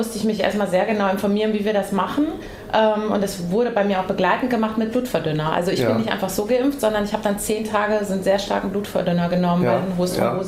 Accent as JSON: {"language": "German", "region": "Hesse", "country": "Germany", "said": "da habe ich auch erzählt, wo ich herkomme, natürlich schön Bronkel-Gags aus Nordhessen."}